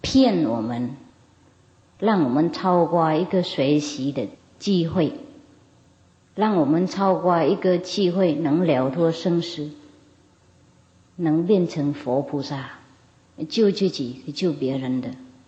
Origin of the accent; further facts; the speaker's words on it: China; 到现在那个科学啊交通已经证明了我们中国人也不怎么样